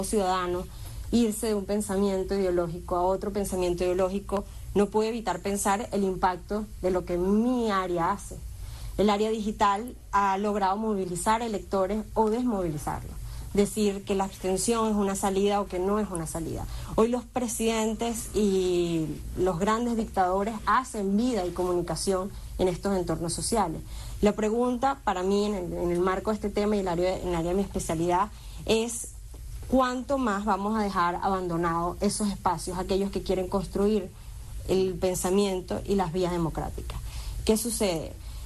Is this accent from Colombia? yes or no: no; Venezuela; no solo tengo 33 años, soy venezolana y soy hija de cubanos que tuvieron que emigrar de Cuba